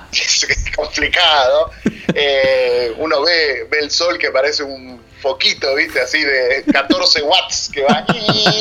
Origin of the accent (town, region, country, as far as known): Argentina; also born or lived in Italy